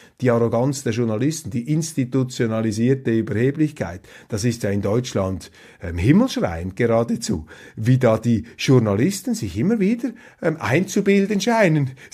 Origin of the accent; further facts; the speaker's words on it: Switzerland; Und da haben wir natürlich als Schweizer eine ganz andere Auffassung.